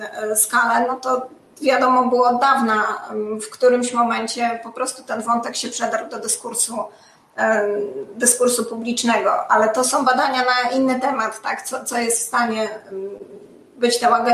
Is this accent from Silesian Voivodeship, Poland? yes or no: no; Łódź, Łódź Voivodeship, Poland; born there; Ja jestem z urodzenia łodzianką.